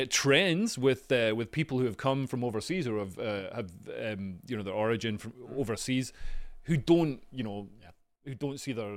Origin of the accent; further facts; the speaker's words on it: United Kingdom; So we've got issues. We've got issues in Britain. Britain likes to pretend that we've done multicu